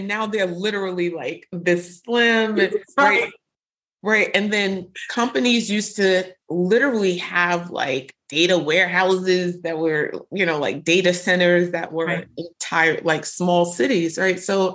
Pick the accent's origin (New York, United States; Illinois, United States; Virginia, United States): New York, United States; Brooklyn; accent: Brooklyn; That's my Brooklyn accent.